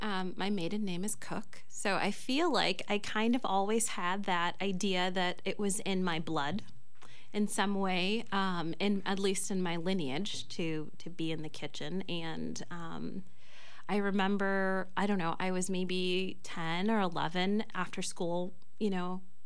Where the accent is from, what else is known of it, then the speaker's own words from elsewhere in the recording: California, United States; I grew up in the Bay Area and moved to the Sacramento region when I was in high school and went to UC Davis.